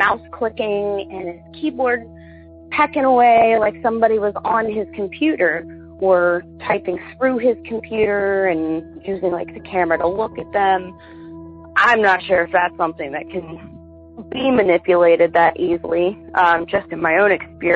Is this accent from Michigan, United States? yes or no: no; Ohio, United States; I'm from Ohio